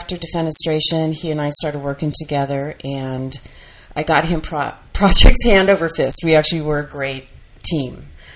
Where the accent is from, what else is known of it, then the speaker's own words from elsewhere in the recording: San Jose, California, United States; I grew up in San Jose, which never quite agreed with me.